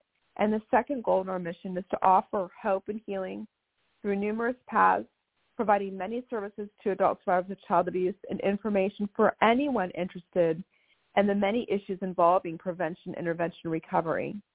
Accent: Sarasota, Florida, United States; I am from Sarasota, Florida.

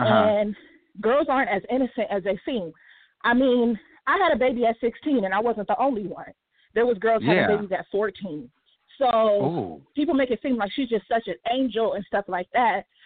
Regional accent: Long Beach, California, United States; now in Las Vegas, United States; I'm from Long Beach, but I live in Vegas.

